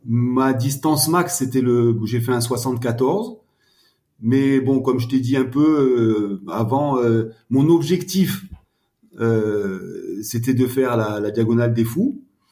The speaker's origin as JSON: {"language": "French", "country": "France", "also_born_or_lived": "Morocco", "said": "Bah parce que en tant que Français, on fait des études dans une école française."}